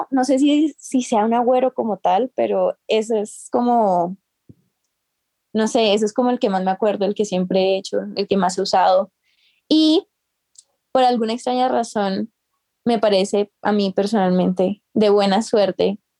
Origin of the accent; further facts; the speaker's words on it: Cartagena, Bolívar, Colombia; Bueno, yo soy de Cartagena y no sé si eso sea muy de la costa